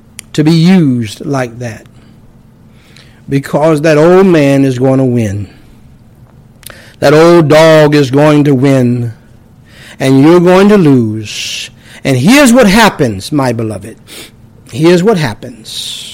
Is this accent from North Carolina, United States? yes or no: yes; North Carolina, United States; also born or lived in New York; One in the country from my home state, or one of my home states of North Carolina. One in my other home state in New York.